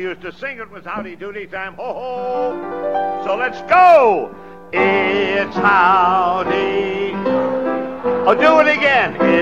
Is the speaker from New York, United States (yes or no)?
yes; Buffalo, New York, United States; born there; I was born in Buffalo, 1917. I made the big 8-0 last Thanksgiving Day.